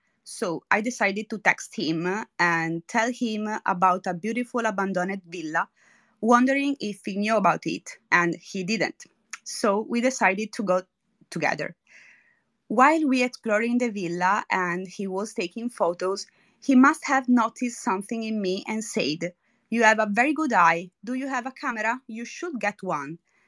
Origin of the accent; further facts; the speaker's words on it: Italy; I'm 30 years old and I'm Italian.